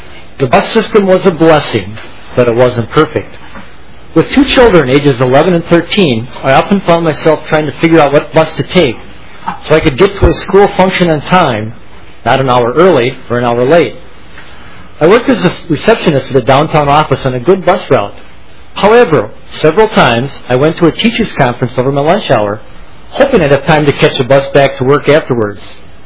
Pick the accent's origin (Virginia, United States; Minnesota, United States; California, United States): Minnesota, United States; St. Cloud; I'm from St. Cloud.